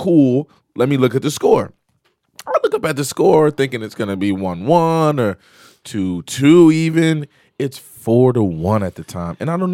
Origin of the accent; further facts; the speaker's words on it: New Jersey, United States; Which is my hometown, yep.